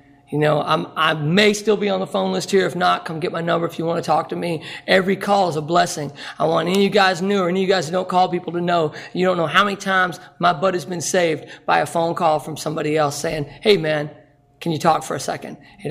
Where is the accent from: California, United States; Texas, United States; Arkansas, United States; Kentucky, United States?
Arkansas, United States; I'm from Arkansas. We don't do anything like this, man. Men do not do this. Men like drink and fight in Arkansas.